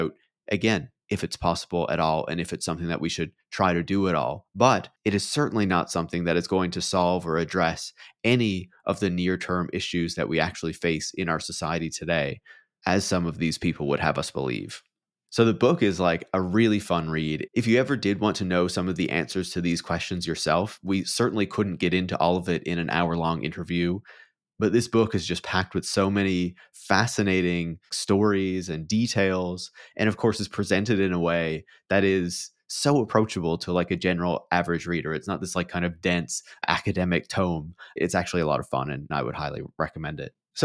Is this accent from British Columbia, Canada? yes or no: no; Newfoundland and Labrador, Canada; I'm obviously a Canadian, and even specifically a random mention of Corner Brook, Newfoundland. Now, I'm from Newfoundland.